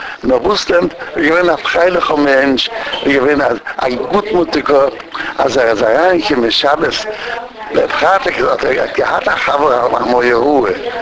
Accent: Warsaw, Masovian Voivodeship, Poland; German is a second language; moved away as an adult; Ich bin geboren in Warschau in 1918, dem 11. November. Ich habe gewohnt in derselben Stiebe, welch ich bin rausgegangen am 7. September 1939.

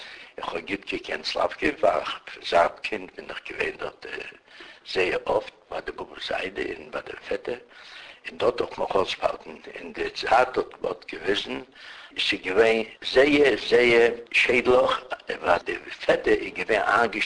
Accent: Wolbrom, Lesser Poland, Poland; born there; German is a second language; Ich bin geboren in Wolbrom, das ist in der Gegend von Kelz.

